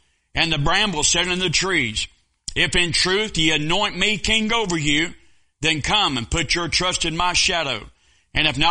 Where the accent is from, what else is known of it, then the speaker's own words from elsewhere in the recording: United States; And I am an American who is deeply offended by where we are as a country right now.